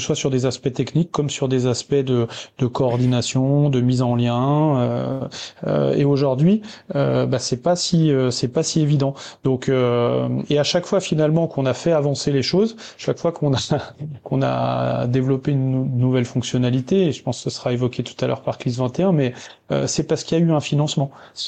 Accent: Bourgogne-Franche-Comté, France; même si je suis jurassien

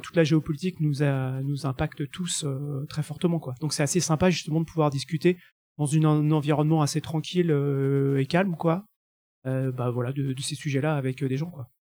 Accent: France; c'est que en tant que Français, j'étais super intéressé de discuter avec des Suisses

